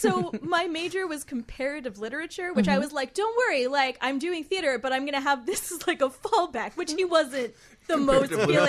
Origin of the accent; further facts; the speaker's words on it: Champaign, Illinois, United States; I am from Champaign, Illinois. So central Illinois.